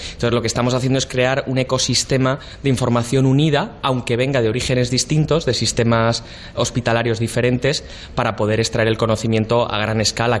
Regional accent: Alicante, Valencian Community, Spain; Somos los tres alicantinos

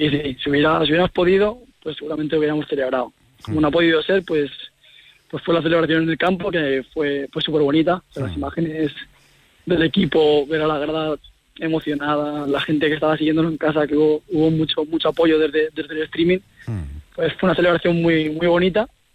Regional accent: Teruel, Aragon, Spain; yo soy un jugador que soy de Teruel, y al igual que mi hermano

